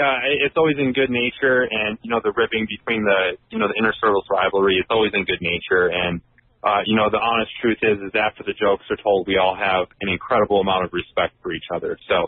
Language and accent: English; South Dakota, United States; Growing up in South Dakota, I was not exposed